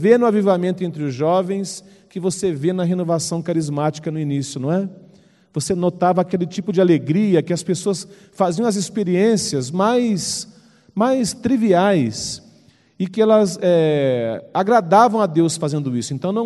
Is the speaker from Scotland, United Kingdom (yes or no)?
yes; Scotland, United Kingdom; accent: Scottish; Portuguese is a second language; É o meu sotaque escocês que me incomoda.